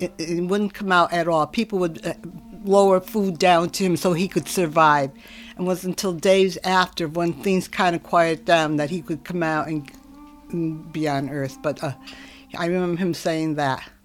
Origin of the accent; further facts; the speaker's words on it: New Britain, Connecticut, United States; I'm from New Britain, Connecticut.